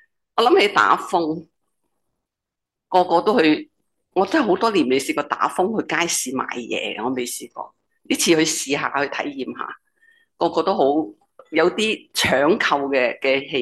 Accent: Hong Kong; 我们香港人的风假

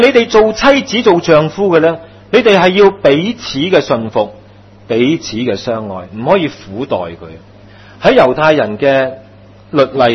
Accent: China; 我们中国人说相爱不好口

